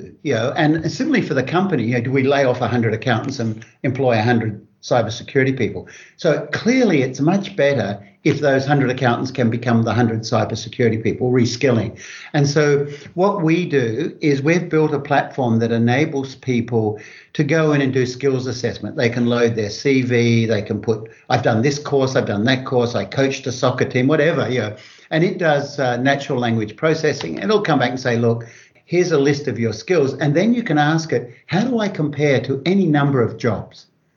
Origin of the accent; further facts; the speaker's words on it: Kalgoorlie, Western Australia, Australia; I grew up in Kalgoorlie. And so I grew up during one of them, sort of the major mining booms, you know, with nickel and gold being discovered around Kalgoorlie.